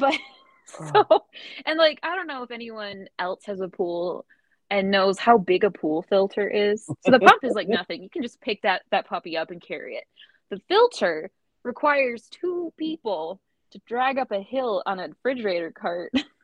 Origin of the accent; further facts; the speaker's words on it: Fenton, Michigan, United States; So yeah, I grew up in Fenton, Michigan. It's a small place.